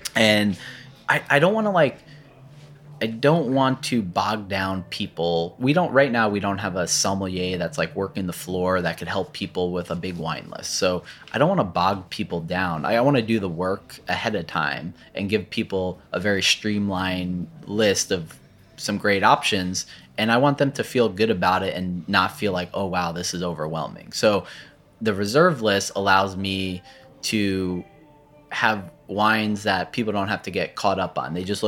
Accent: New Jersey, United States; Maybe I'm a picky eater. Maybe I'm from New Jersey.

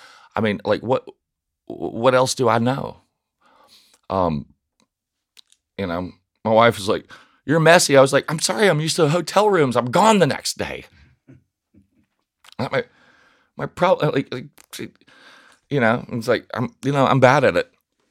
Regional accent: Nashville, Tennessee, United States; No. I grew up in South Nashville.

